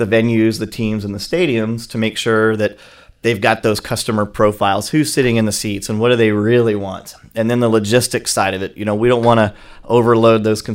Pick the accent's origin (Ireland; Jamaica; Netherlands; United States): United States; Alvin, Texas; Sure. So I am from Houston, from the Alvin area, born and raised. I have been in the area for most of my life, went to Texas A&M for my undergraduate degree, worked a bit in oil and gas.